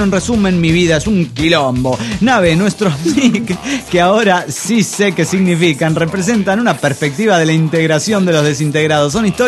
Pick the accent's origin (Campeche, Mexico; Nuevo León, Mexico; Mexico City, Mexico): Mexico City, Mexico; Soy el Mahler del DF mexicano.